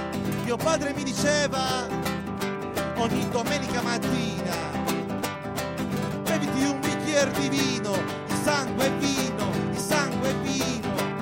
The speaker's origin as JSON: {"language": "Italian", "town": "Taranto", "region": "Apulia", "country": "Italy", "said": "Io sono di Taranto."}